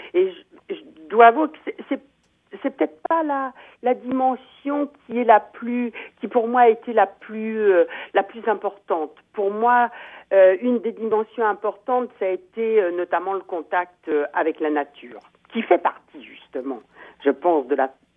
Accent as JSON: {"language": "French", "country": "France", "said": "Je suis française, j'habite en France."}